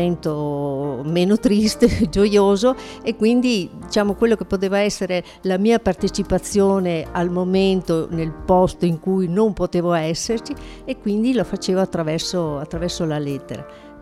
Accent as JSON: {"language": "Italian", "town": "Salerno", "region": "Campania", "country": "Italy", "lives_now": "Rovigo, Italy", "said": "io vivo a Rovigo ma sono di Salerno, quindi gran parte dei miei, cioè i miei parenti, delle mie amiche e mie colleghe di università sono tutte giù a Salerno"}